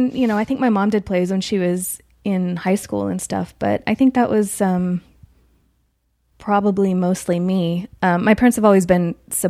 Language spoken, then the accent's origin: English; Chico, California, United States; Well, I'm from Chico, California, which is about 2 hours north of Sacramento.